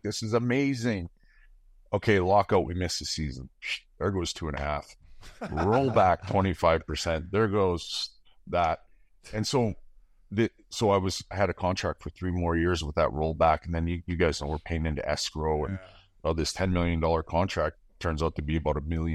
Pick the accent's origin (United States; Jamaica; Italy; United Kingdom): United Kingdom; England; I'm an English guy.